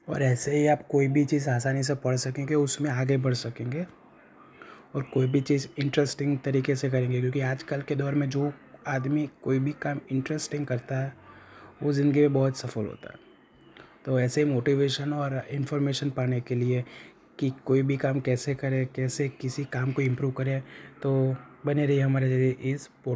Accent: Gujarat, India; और मैं गुजरात इंडिया से बिलोंग करता हूँ।

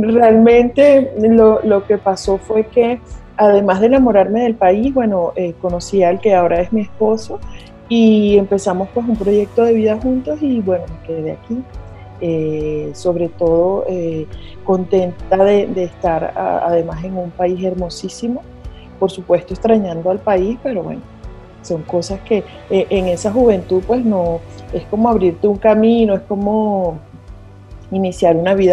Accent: Venezuela; moved away as an adult; now in Mexico; yo, cuando salí de Venezuela, salí como licenciada en administración. Luego aquí en México me convertí en varias cosas

